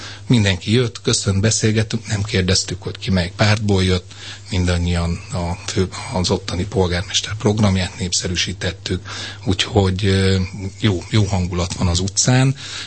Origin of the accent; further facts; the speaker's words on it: Pécs, Baranya, Hungary; nagyon szeretem azt, hogy pécsi vagyok